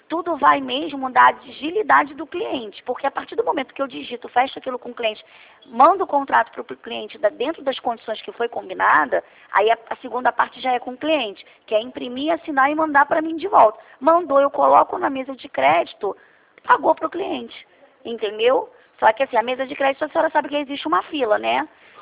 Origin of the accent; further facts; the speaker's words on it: Rio de Janeiro, Brazil; eu também sou do Rio